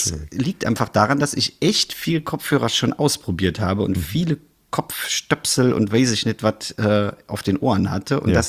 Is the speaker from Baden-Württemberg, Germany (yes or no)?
no; Bonn, North Rhine-Westphalia, Germany; Aber ich denke, ich darf so als Exil-Bonner trotzdem noch mit an den Start gehen.